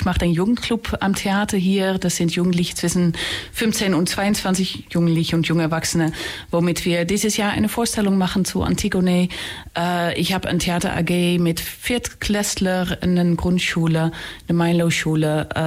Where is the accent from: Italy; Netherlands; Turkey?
Netherlands; German is a second language; now in Ulm, Germany; wie Sie hören können, komme ich aus den Niederlanden, bin jetzt seit 11 Jahren in Ulm.